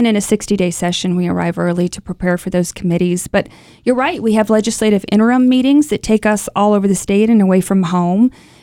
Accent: Las Cruces, New Mexico, United States; 50% of my vote comes from Las Cruces. That's originally my hometown.

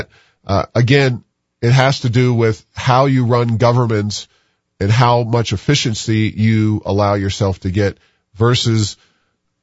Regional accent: Cincinnati, Ohio, United States; Other cities across the country, New York City, Los Angeles, my hometown of Cincinnati, all have done private golf courses.

